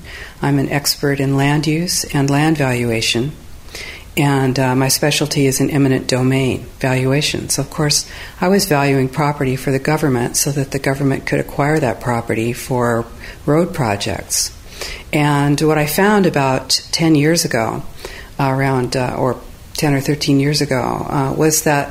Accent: California, United States; I'm from the United States, California.

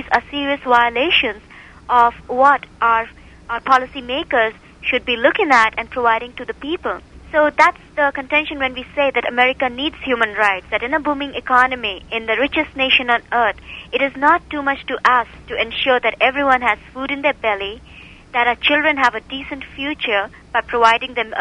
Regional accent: India; moved away as an adult; now in United States; I'm from India, and I grew up on the wonderful books and literature

